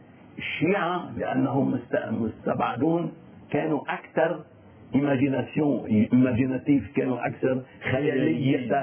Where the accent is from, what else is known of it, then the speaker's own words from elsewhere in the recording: Lebanon; انا كمواطن لبناني واكثر من هيك انا كاستاذ